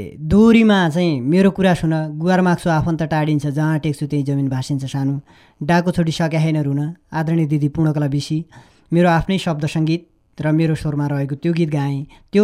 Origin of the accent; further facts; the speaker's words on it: Karnali Province, Nepal; म दैलेखको एउटा कुनाकन्द्राबाट जन्मेँ हुर्केको मान्छे